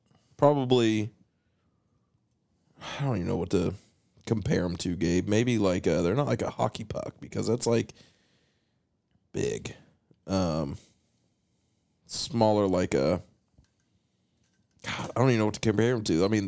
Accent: West Virginia, United States; we come from West Virginia, and we have Tudor's here

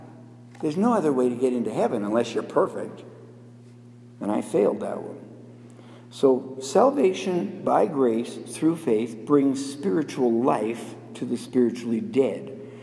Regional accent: Regina, Saskatchewan, Canada; You know, I'm from Regina, Saskatchewan.

